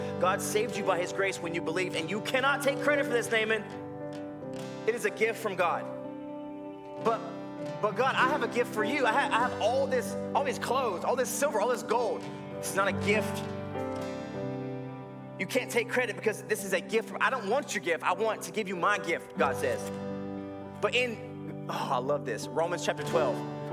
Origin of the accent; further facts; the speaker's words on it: North Carolina, United States; The church I grew up in North Carolina would say this.